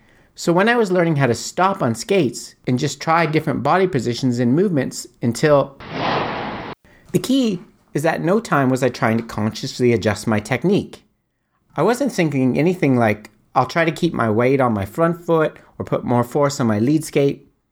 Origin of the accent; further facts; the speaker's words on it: Canada; As I have mentioned before, I'm from Canada, where we of course learn to skate before we can walk.